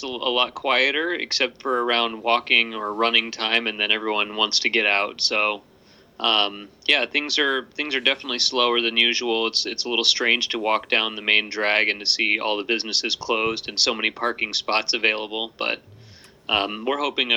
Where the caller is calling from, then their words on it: Mystic, Connecticut, United States; So I'm at my home studio in Mystic, Connecticut.